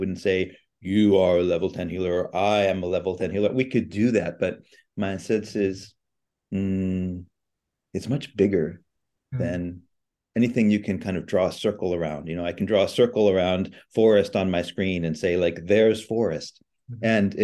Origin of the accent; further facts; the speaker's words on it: Australia; I come from Australia